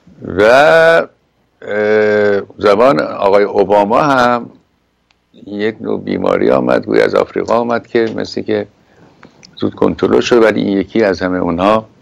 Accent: Iran; من یه ایرانی هستم

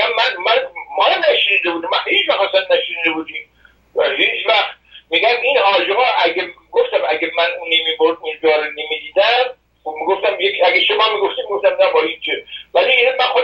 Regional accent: Mashhad, Razavi Khorasan, Iran; من تو مشهد بزرگ شدم

